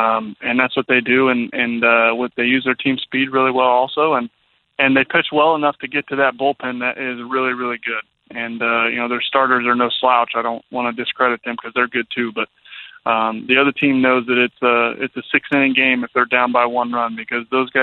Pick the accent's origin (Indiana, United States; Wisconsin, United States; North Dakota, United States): Indiana, United States; It definitely went against the grain, being an Indiana Hoosier.